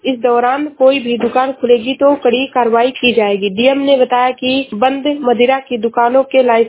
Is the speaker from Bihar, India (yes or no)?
no; Shravasti, Uttar Pradesh, India; मैं जिला श्रावस्ती से हूँ।